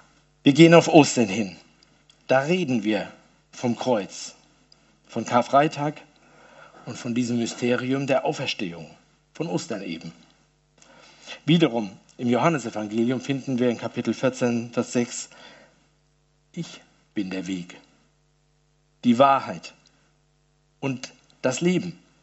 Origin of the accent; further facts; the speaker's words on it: Hesse, Germany; Nun, als Hesse ist es natürlich schwierig zu entscheiden, wie die richtige Aussprache ist.